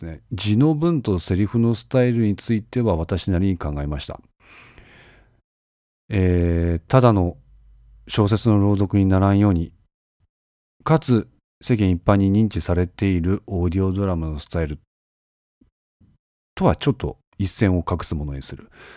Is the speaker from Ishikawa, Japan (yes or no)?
yes; Ishikawa, Japan; けど私自身東京の方で生活営んだこともないですし、生まれも育ちも石川の人間ですし、しかも演技も素人ですし、なんちゃって標準語を使うってのは自分にとってしんどいってのもそうですし、